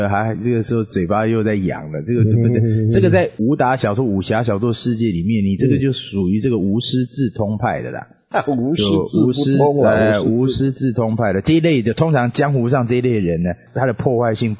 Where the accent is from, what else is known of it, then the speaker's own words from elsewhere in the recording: Taiwan; 我当然不像中国人，我是台湾人。